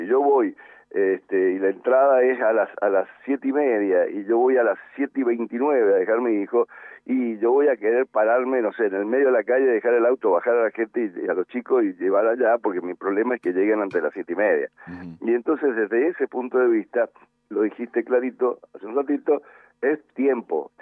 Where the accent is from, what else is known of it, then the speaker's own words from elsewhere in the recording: Mendoza, Argentina; Sí, como cualquier mendocino